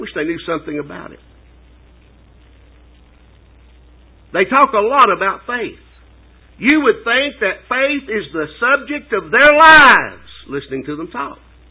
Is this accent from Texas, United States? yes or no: no; Signal Mountain, Tennessee, United States; I remember when I was growing up on Signal Mountain, not far from here